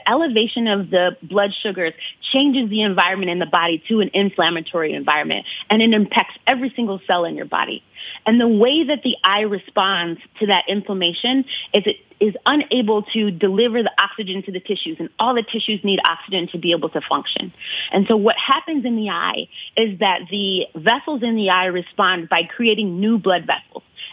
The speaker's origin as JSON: {"language": "English", "town": "Ann Arbor", "region": "Michigan", "country": "United States", "tie": "born or raised there", "said": "I also come from an activist background, so I grew up in Ann Arbor, and I was on the Black Student Union there"}